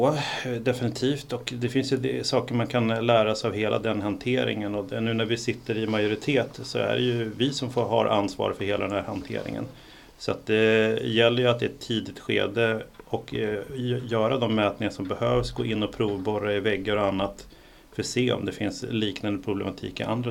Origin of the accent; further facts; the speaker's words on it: Sweden; born there; Jag är född i Sverige men jag var finsk medborgare första 18 åren och har också, som många andra oss sverigefinländare, under uppväxten åkt på lov och sommarlov och liknande till hembygderna i Finland